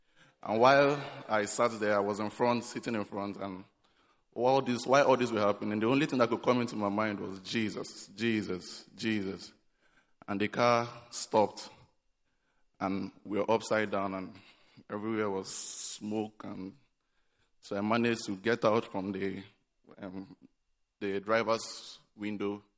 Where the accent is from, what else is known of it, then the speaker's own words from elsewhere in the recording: Nigeria; back home in Nigeria.